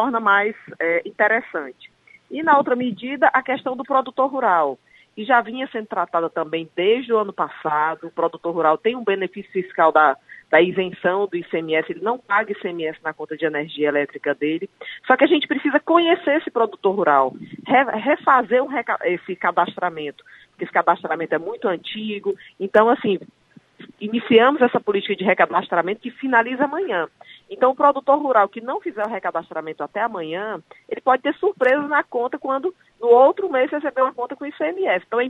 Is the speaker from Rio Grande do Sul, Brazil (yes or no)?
no; Ceará, Brazil; Nós, como cearenses, precisamos ter muito orgulho do Ceará, né?